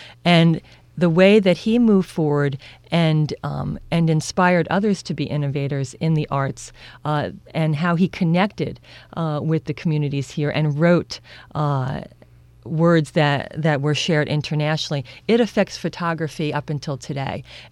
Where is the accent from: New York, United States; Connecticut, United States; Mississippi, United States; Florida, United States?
New York, United States; Newburgh; And I have to mention that I grew up in Newburgh.